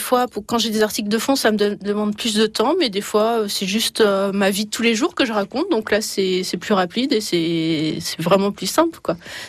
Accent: Bourgogne-Franche-Comté, France; je suis originaire de Bourgogne

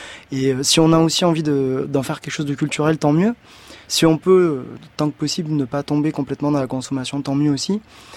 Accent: Provence-Alpes-Côte d'Azur, France; Moi, je suis provençal.

